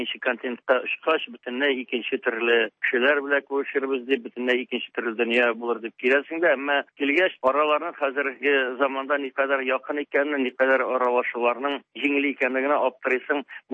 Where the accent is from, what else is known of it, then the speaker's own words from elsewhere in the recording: Tatarstan, Russia; безнең Татарстаннан икәнен, татарлар икәнен